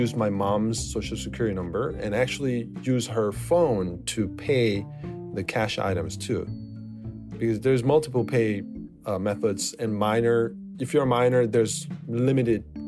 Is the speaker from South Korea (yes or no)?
yes; South Korea; English is a second language; I'm from South Korea. I'm 33 years old now.